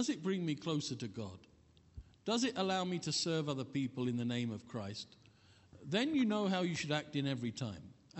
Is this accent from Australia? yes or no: no; England, United Kingdom; in my service as an English person serving in England